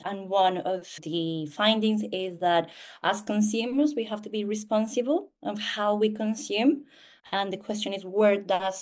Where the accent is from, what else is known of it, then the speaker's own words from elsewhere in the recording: Colombia; now in London, United Kingdom; I am a woman from Colombia, but I live in London